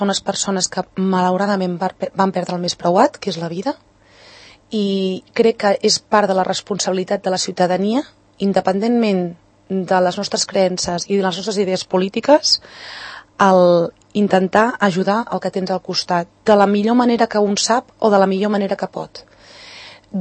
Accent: Catalonia, Spain; com a catalana

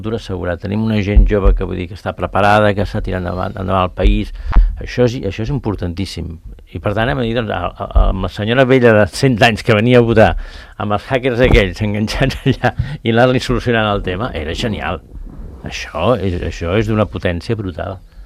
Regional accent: Catalonia, Spain; Nosaltres també som poble espanyol, els catalans.

